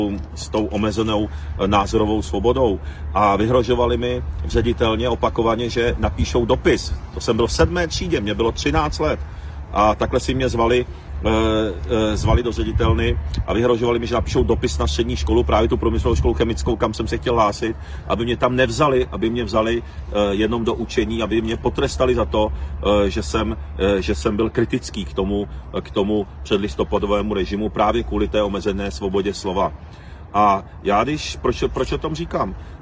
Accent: Prague, Czechia; Já jsem chodil na základní školu v Praze 10 Malešicích nad Vodvodem.

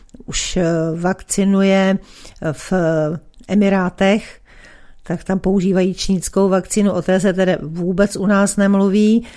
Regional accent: Bohemia, Czechia; Jinak u nás v Čechách by vakcinace měla začít co nejdříve.

